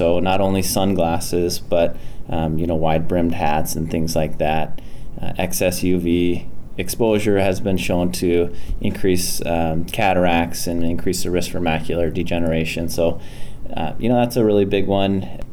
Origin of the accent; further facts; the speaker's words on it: Sioux Falls, South Dakota, United States; I grew up in Sioux Falls, South Dakota. That's where I went to high school and did my undergraduate at University of Sioux Falls there.